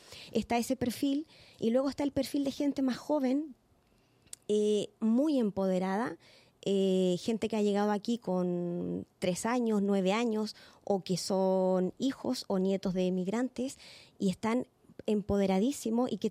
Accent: Chile; yo soy de Chile

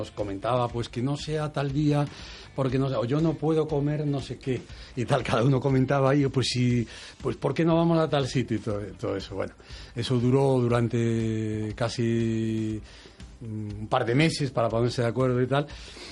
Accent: Galicia, Spain; como gallego y como español

